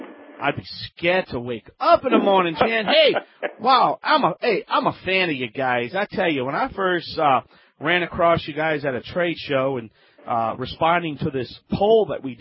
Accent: Louisiana, United States; That's right, I am the Cajun man, the Cajun king.

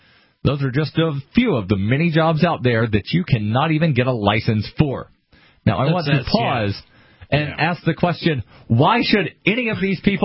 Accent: Alabama, United States; there's a state senator in Alabama, which is my home state

